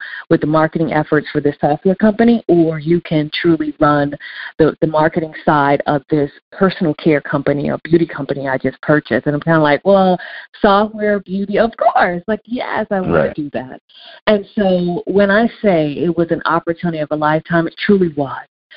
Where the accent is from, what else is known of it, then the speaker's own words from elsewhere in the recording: Nassau, New Providence, Bahamas; I'm originally from Nassau, Bahamas. A lot of people don't know that.